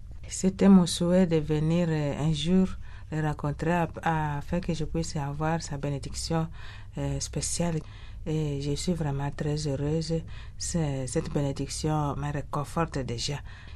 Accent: DR Congo; Je lui ai dit que je viens de la RDC

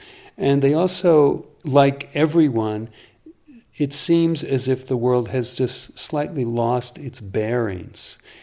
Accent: New York City, New York, United States; Originally, I'm from New York City.

